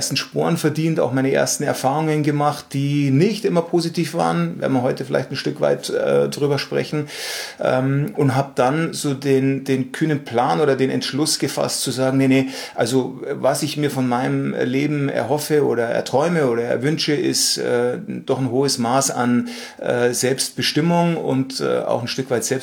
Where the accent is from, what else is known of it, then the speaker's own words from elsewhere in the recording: Munich, Bavaria, Germany; born there; Ich bin 47 Jahre männlich geboren in München